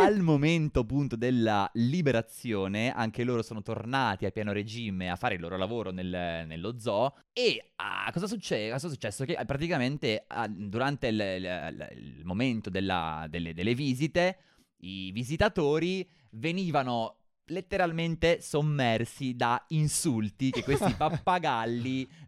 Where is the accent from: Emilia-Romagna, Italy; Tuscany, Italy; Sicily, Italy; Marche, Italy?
Emilia-Romagna, Italy; In Romagna, dalle mie parti.